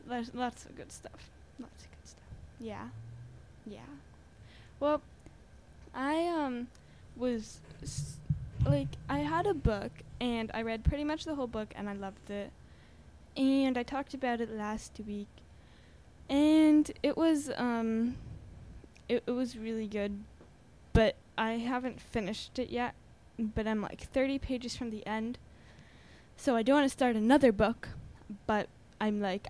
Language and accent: English; Hudson, New York, United States; I'm 13, and I'm from Hudson.